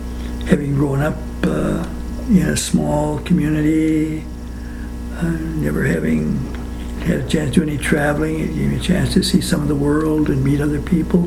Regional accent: St. John, North Dakota, United States; I was born and raised in North Dakota in the little town of St. John up on the Canadian border, about 3 miles from Canada

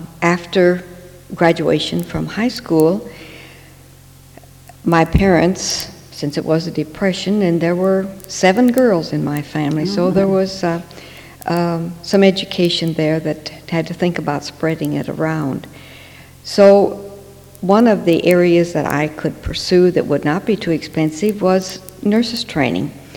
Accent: Iowa, United States; And, well, to start with, I was born in Iowa, in central Iowa, right in the heart of the corn and the hog country, and lived there all of my youth.

